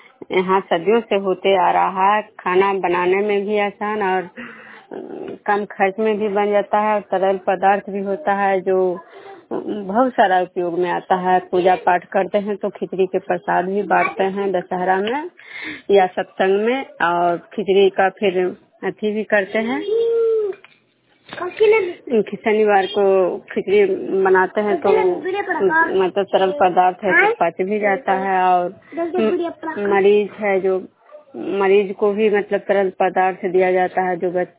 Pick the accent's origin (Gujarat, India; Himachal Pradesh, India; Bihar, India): Bihar, India; Programme खुदरा पंचायत नालंदा जिला नगर नौसा प्रखंड के निवासी हूँ।